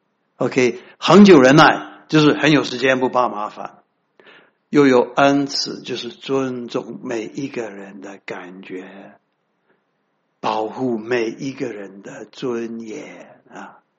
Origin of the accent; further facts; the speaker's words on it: Taiwan; accent: Taiwanese Mandarin; 我讲的普通话是台湾国语啊。